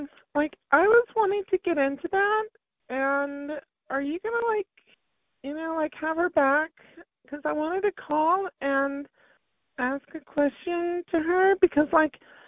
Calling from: San Bernardino, California, United States; San Bernardino. Hi, how are you?

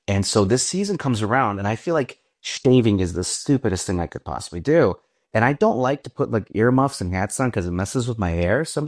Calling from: Gurnee, Illinois, United States; The proud suburbs of Chicago, Illinois, Gurnee, Illinois, right there on that Wisconsin Illinois border.

